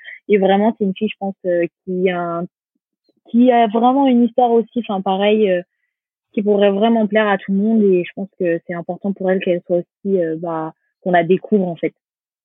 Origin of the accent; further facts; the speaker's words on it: North, France; born there; also born or lived in South of France; je suis 50-50. Hein. Je suis née dans le Nord, mais j'ai habité autant dans le Sud.